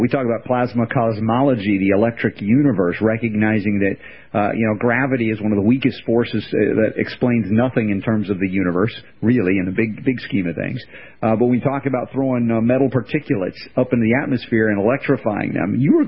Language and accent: English; United States; The world we grew up in America, Western world, the mindset